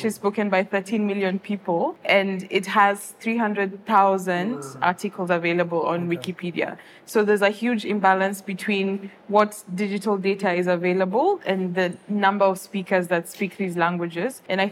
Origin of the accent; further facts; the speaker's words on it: Kenya; first language Luhya; English is a second language; So my mother tongue is, I come from a tribe known as the Luhya, and we have about 18 dialects of this language.